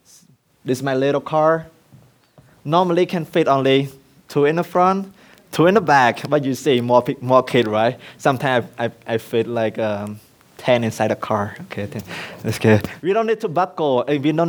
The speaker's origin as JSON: {"language": "English", "country": "Cambodia", "second_language": "English", "moved": "yes", "said": "Like church planting at my hometown, my home village that I left for 13 years. I never go back. It's a church planting in my home village."}